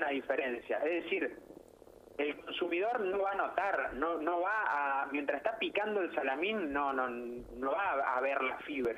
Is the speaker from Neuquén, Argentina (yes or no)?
no; Gualeguay, Entre Ríos, Argentina; born there; el entrerriano del sur, como soy yo nací en Gualeguay